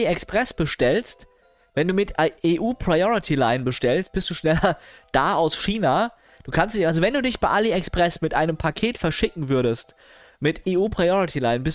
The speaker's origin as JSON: {"language": "German", "town": "Hanau", "region": "Hesse", "country": "Germany", "said": "Ja, komm, ich arbeite in Frankfurt und ich komme aus Hanau."}